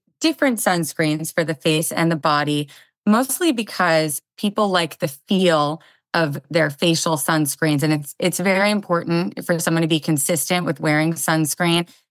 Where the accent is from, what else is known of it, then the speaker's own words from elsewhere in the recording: Massachusetts, United States; I grew up in Massachusetts in a very outdoorsy family.